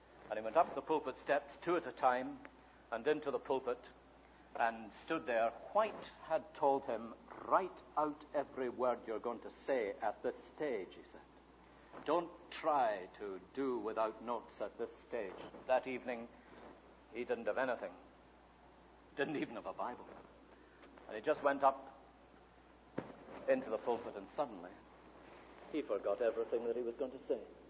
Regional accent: Scotland, United Kingdom; I'm Scottish, and that's a bigger barrier to any Scotsman.

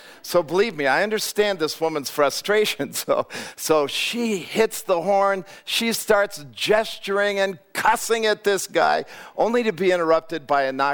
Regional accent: Chicago, Illinois, United States; Now, I'm from Chicago. I'm not going to talk a lot about that because it'll make you covet. But I'm from Chicago.

